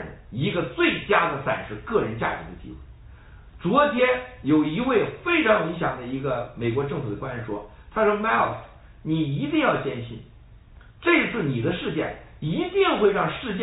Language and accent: Chinese; China; 我们中国人的现在形象不一样了